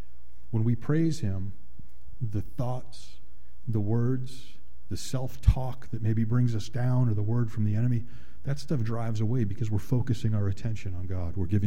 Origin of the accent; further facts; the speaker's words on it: Chicago, Illinois, United States; born there; so much violence in a city that I was born in Chicago, just so much violence.